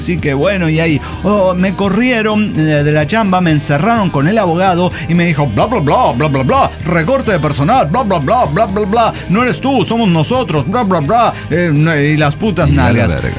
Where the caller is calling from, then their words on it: Celaya, Guanajuato, Mexico; de Celaya.